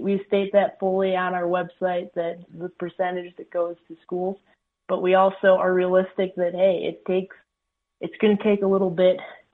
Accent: Rochester, New York, United States; We're both from Rochester, New York.

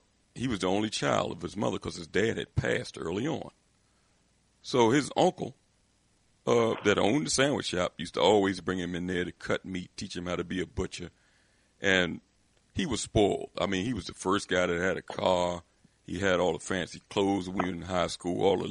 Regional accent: Philadelphia, Pennsylvania, United States; his uncle owned a sandwich shop in my neighborhood down in South Philadelphia. I'm from Philadelphia here, Pennsylvania.

